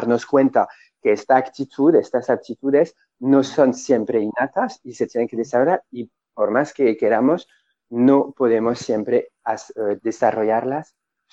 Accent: France; Spanish is a second language; also born or lived in London; now in Spain; No, crecí en Francia.

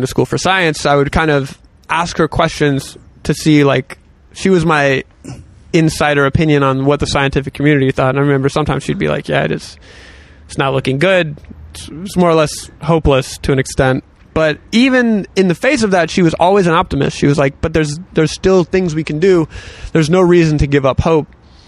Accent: North Carolina, United States; because you know we're growing up in North Carolina.

